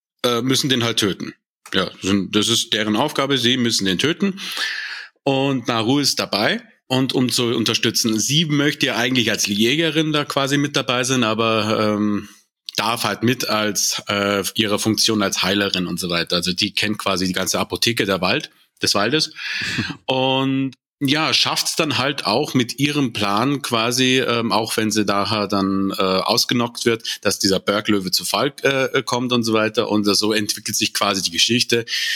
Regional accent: Munich, Bavaria, Germany; born there; Also geboren bin ich 1986 in München

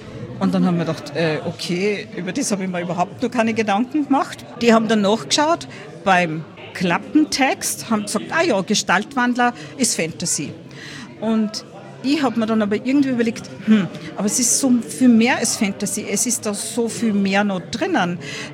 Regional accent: Upper Austria, Austria; Ja, ich bin aus der Gegend, ich bin zwar Zugrast, wie man so im Innviertelchen sagt, aber ich bin aus der Gegend

